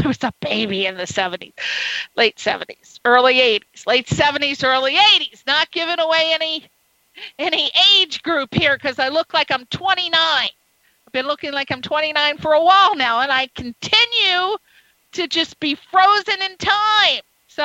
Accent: Connecticut, United States; And I'm from the East Coast. You know, I told you, I'm from Connecticut, and then I ended up going to school in Maryland.

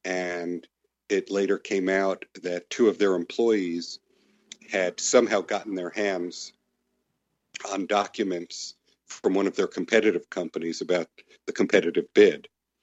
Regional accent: New York, United States; I'm originally from New York, so that's not how I was raised.

